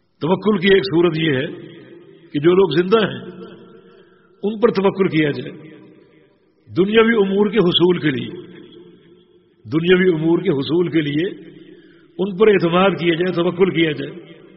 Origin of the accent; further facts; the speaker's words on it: Sindh, Pakistan; میرا تعلق صوبہ سندھ سے ہے, پاکستان سے